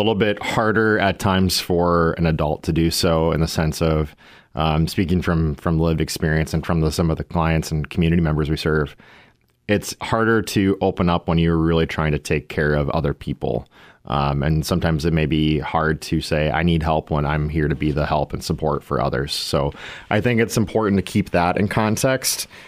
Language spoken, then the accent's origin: English; Corsica, South Dakota, United States; I'm a rural kid. Mm-hmm. I grew up in Corsica, like I said. And I think about my college experience at the University of South Dakota